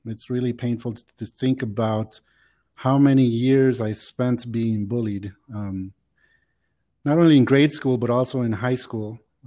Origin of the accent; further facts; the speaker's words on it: Chicago, Illinois, United States; now in Mexico City, Mexico; I was born in Chicago back in 1976. And I currently live in Mexico City just because of work and because I love it here. But I grew up in Chicago a long time ago.